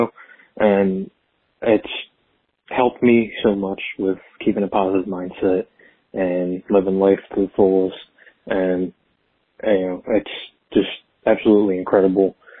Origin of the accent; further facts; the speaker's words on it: New Jersey, United States; I'm from New Jersey.